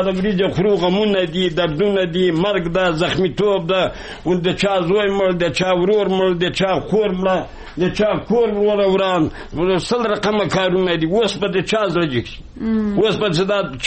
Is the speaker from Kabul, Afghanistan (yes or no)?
yes; Kabul, Afghanistan; زه د کابل دی ولایت